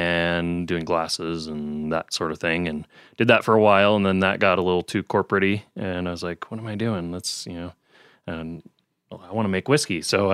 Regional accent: West Valley, United States; also born or lived in Colorado; Well, born in Colorado, but yeah, grew up in West Valley. So I'm a local boy.

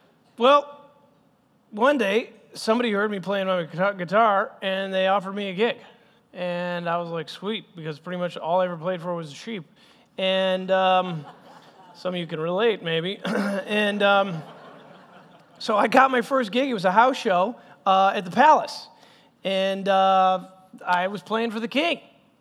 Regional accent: Bethlehem, West Bank, Palestine; I was actually born in Bethlehem in the Middle East. I grew up to a big family.

